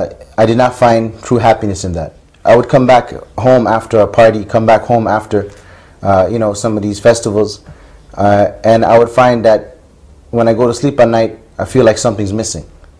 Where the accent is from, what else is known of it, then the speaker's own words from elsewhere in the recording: Toronto, Ontario, Canada; My parents originally were Muslims, alhamdulillah, but a person being born and raised in Toronto, in Canada, I wasn't raised believing in a particular way or a particular religion.